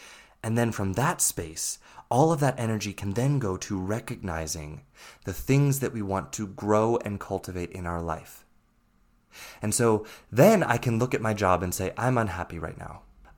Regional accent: United States; And I live in Europe, even though I'm American

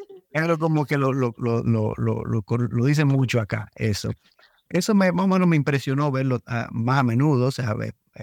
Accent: Dominican Republic; yo soy dominicano, como lo dijiste, República Dominicana. Tengo 45 años.

